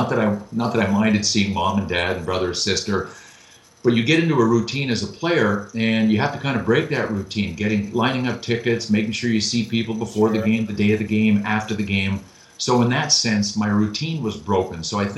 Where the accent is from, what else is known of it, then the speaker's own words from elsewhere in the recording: Thurso, Quebec, Canada; also born or lived in Buckingham; You know, I was born in Buckingham, but I'm actually from a town that's 14 miles from Buckingham. The reason I was born in Buckingham is there was no hospital in Thurso, Quebec.